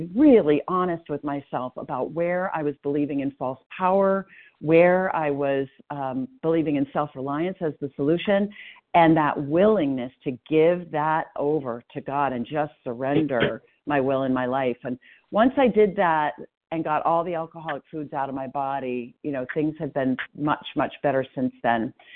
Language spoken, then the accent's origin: English; Portland, Maine, United States; I'm from Portland, Maine, and I'm a recovered compulsive overeater for today